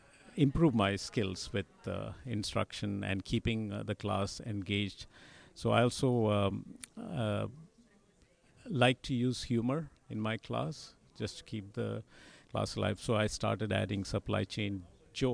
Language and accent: English; Mumbai, Maharashtra, India; As a child, I grew up in Bombay